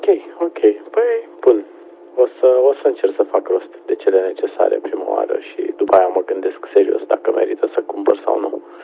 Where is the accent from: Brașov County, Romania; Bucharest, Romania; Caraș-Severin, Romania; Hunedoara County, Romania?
Hunedoara County, Romania; Hunedoara; born there; Eu m-am născut în Hunedoara